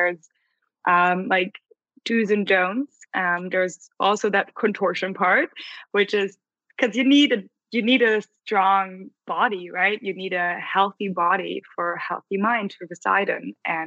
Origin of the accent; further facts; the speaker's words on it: Munich, Bavaria, Germany; I'm from Munich, so Bavarian girl.